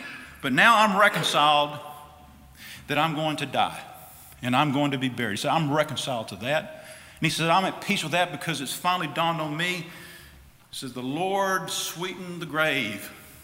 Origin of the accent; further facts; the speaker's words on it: United States; I'm an American. I'm thankful to live in America. Don't want to live anywhere else.